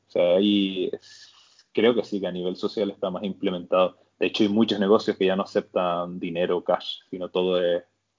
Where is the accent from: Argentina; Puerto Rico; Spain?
Spain; evidentemente España digo porque es de donde vengo, ¿no?